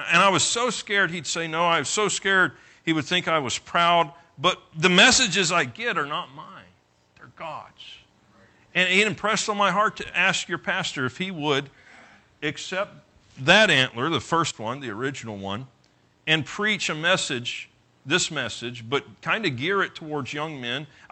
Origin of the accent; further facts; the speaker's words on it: Florida, United States; I came from Podunkville, Florida.